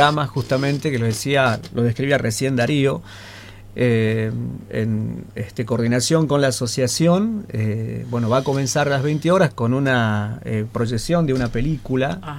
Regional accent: Argentina; nos cala muy hondo como argentinos.

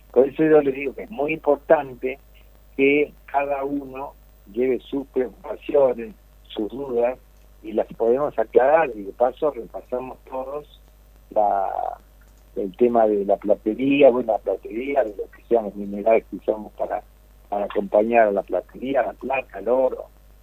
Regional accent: Buenos Aires Province, Argentina; born there; Yo soy nacido en la Argentina, acá en la provincia de Buenos Aires, pero mis raíces son de la montaña de Cataluña

